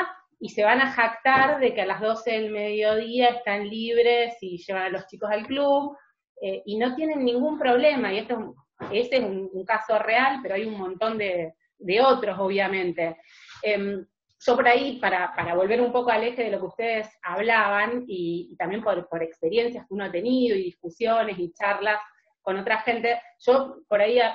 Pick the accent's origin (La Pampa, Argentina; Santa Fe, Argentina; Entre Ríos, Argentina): Santa Fe, Argentina; Rosario; yo soy de Rosario. Soy en Rosario, la comunidad judía es más pequeña